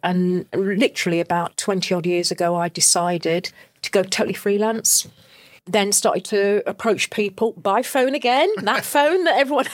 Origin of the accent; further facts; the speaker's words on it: Loughborough, East Midlands, United Kingdom; I'm actually born and bred in Loughborough, Leicestershire.